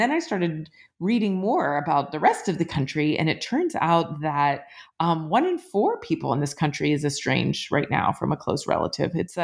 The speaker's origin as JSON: {"language": "English", "region": "Appalachia", "country": "United States", "tie": "born or raised there", "said": "So, I mean, I grew up Jewish in Appalachia"}